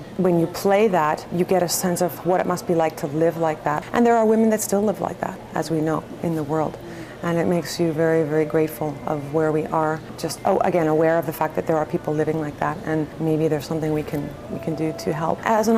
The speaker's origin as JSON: {"language": "English", "town": "Ottawa", "region": "Ontario", "country": "Canada", "said": "I'm from Ottawa."}